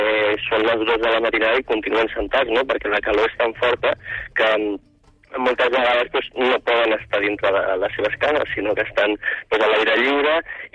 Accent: Barcelona, Catalonia, Spain; jo que soc de Barcelona i altra gent.

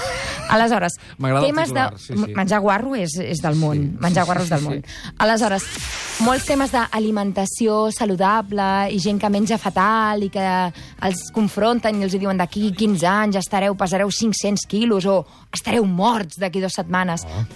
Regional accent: Catalonia, Spain; Som catalans, això.

